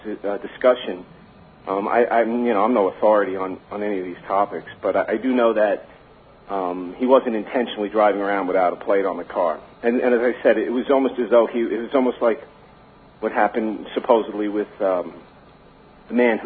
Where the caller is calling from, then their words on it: Miller Place, New York, United States; Miller Place.